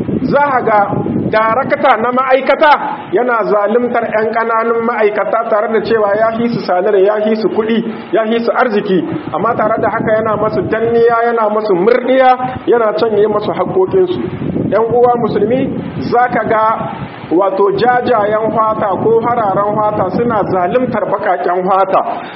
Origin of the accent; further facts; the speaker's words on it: Niger; بلادنا النيجر